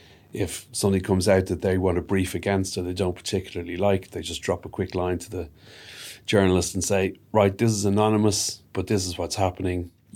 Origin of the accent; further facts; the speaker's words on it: Ireland; Well, I'm Irish.